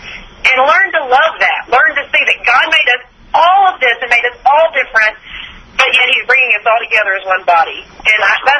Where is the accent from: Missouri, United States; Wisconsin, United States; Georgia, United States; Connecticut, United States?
Georgia, United States; You know, I would say I grew up in Georgia. So, you know, on New Year's Day, my mom always had collards and black eyed peas.